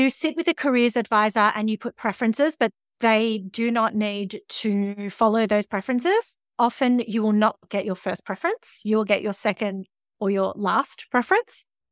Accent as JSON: {"language": "English", "town": "Melbourne", "region": "Victoria", "country": "Australia", "tie": "born there", "lives_now": "Darwin, Australia", "said": "I was born in Melbourne"}